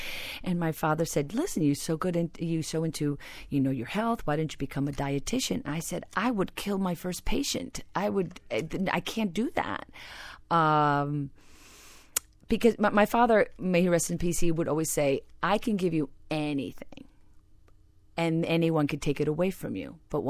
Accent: Plantation, Florida, United States; Well, growing up in Broward, I was truly a minority. We were one of the few Cuban families or Hispanic families in Plantation.

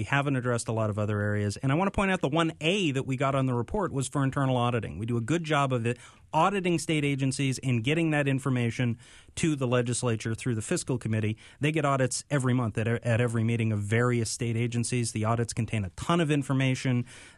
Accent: Hillsborough, United States; I mean, people are in my hometown of Hillsborough, the school board is giving hundreds and thousands of dollars out to people

